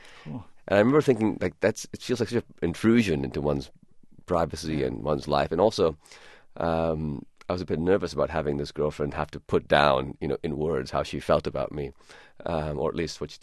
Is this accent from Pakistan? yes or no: yes; Pakistan; first language Urdu; also born or lived in United Kingdom; now in United States; went back to Pakistan at nine and discovered, of course, that once again, I didn't know how to speak properly, so I learned Urdu. And I bounced around between America and Pakistan and Britain for most of my life.